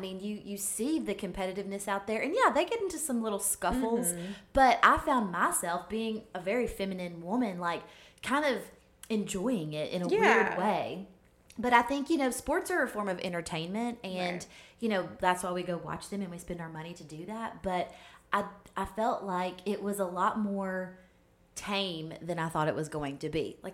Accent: Kentucky, United States; also born or lived in Alabama; I grew up in Kentucky, but I never had gone to a hockey game. My parents weren't into hockey. And when we moved to Alabama

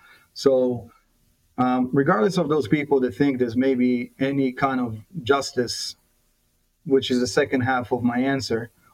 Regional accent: Mombasa, Coast, Kenya; English is a second language; also born or lived in Nairobi; I was lucky enough to be in a British school as a child in Kenya. You know, I was raised in Mombasa, then Nairobi.

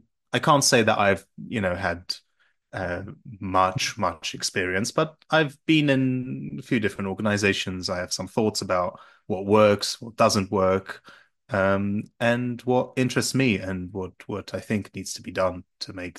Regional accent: Poland; English is a second language; moved away as an adult; also born or lived in France; I moved to Poland when I was five. I was born in Paris. I grew up there. I wasn't born, but I consider myself, if there is a place where I feel at home, that is Poland, at least for now.

